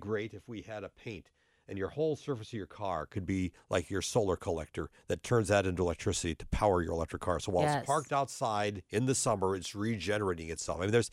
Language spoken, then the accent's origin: English; North Dakota, United States; Wind, we're not like the plains. I'm originally from North Dakota.